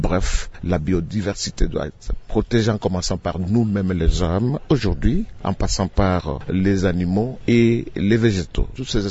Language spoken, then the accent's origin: French; DR Congo